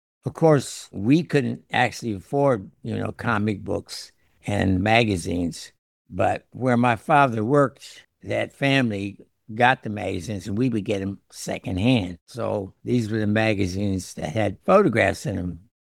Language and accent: English; Columbus, Ohio, United States; I'm a painter, photographer. I grew up in Columbus, Ohio, and I studied photography at Ohio University.